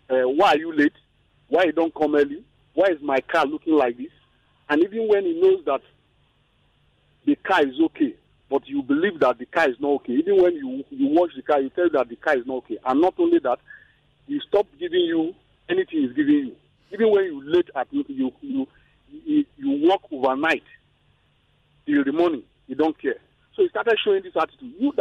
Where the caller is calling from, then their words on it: Ikeja, Lagos, Nigeria; I'm calling from Ikeja.